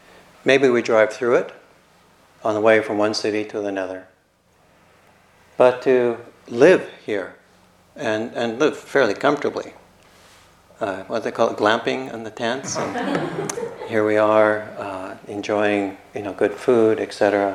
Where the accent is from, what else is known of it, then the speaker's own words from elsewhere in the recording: Calgary, Alberta, Canada; I grew up in Calgary, not known for its trees.